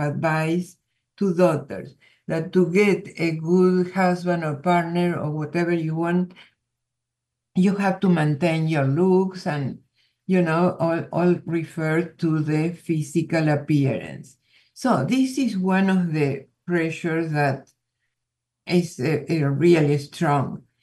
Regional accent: Buenos Aires, Argentina; You know, I am from Buenos Aires

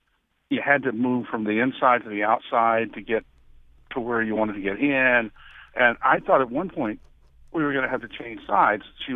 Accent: the South, United States; I grew up in the South and they were called traffic circles.

